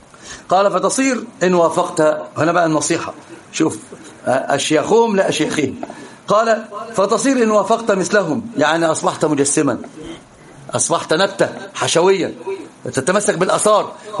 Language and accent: Arabic; Alexandria, Alexandria Governorate, Egypt; الفشل يعني بيسموه عندنا في اسكندريه الفشار